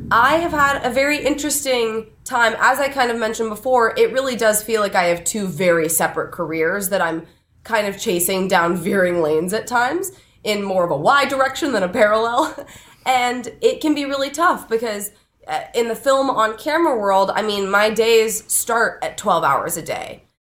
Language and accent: English; Paradise Valley, Arizona, United States; Ironically enough, because I'm from Paradise Valley, Arizona.